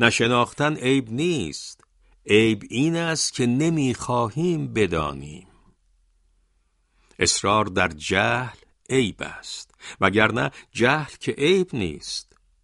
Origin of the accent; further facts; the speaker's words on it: Ardakan, Yazd, Iran; born there; من در 15 خرداد سال 1312 شمسی در اردکان یزد به دنیا آمدم.